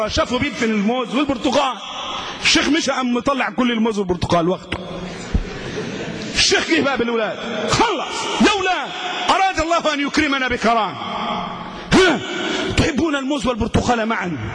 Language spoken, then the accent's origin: Arabic; Egypt; مثال ثالث عندنا في مصر بالذات والعراق والشام